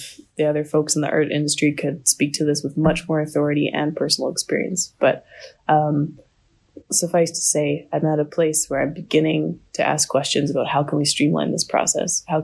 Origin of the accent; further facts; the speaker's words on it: Canada; I think as a young person, I didn't really identify as Canadian until I went and traveled. And then I realized how much I do belong to my country.